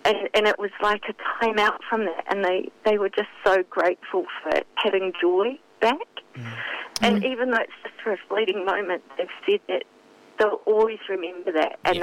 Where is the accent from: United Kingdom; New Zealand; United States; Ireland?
New Zealand; one of the biggest things that I really feel is it's just being a Kiwi.